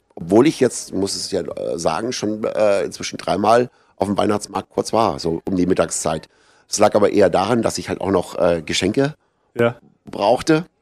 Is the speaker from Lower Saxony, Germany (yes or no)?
no; Berlin, Germany; born there; also born or lived in Düsseldorf; gebürtiger Berliner, wer es noch nicht weiß.